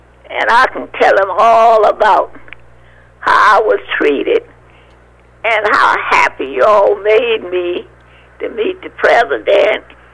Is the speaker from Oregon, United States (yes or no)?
no; South Carolina, United States; South Carolina.